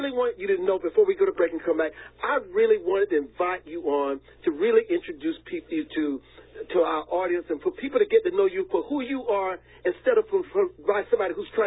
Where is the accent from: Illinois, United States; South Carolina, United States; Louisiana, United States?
South Carolina, United States; Marion; I want you guys to know I'm from Marion, South Carolina.